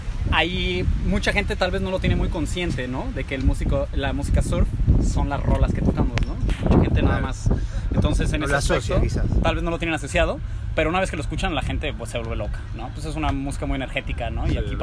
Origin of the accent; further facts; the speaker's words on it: Guadalajara, Jalisco, Mexico; Yo soy mexicano, de Guadalajara.